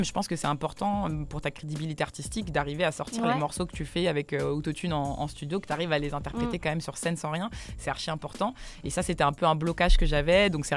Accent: Paris, Île-de-France, France; J'ai grandi dans le Marais, du coup, dans le quatrième.

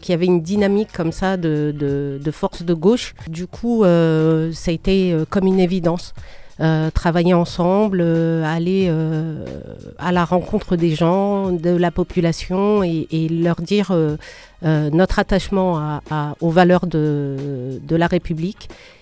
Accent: Mantes-la-Jolie, Île-de-France, France; Eh bien, je suis mantaise. J'ai grandi dans le quartier de Radar, au Val-Fourré.

